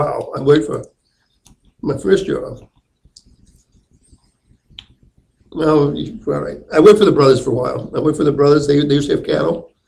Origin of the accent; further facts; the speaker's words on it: Alfred, New York, United States; For 10 years, I grew up in Alfred, yeah.